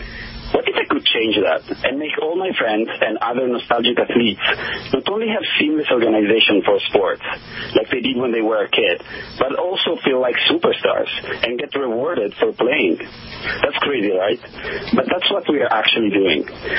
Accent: Milan, Lombardy, Italy; accent: Milanese Italian; English is a second language; moved away; No, it's from Milan, actually, from the north.

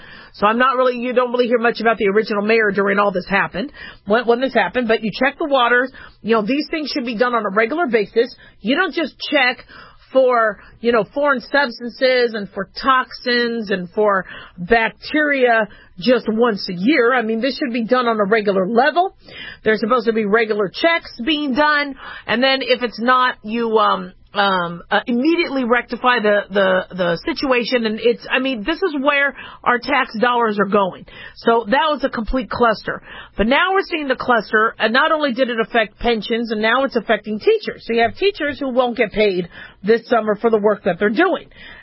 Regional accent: Nevada, United States; See, Nevadans is easy. I'm from Nevada. We're a Nevadan.

